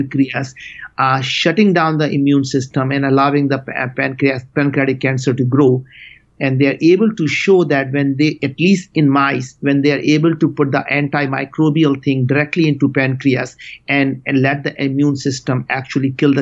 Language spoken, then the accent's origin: English; India; moved away; I came to this country with absolutely nothing. I grew up in India.